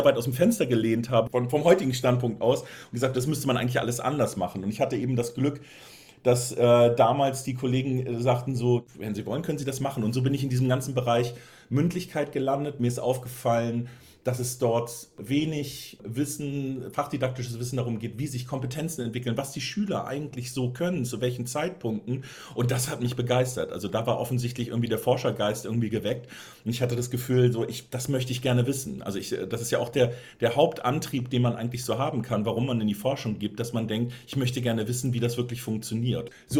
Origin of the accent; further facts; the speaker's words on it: Buxtehude, Lower Saxony, Germany; Ich komme nämlich ehrlicherweise aus Buxtehude.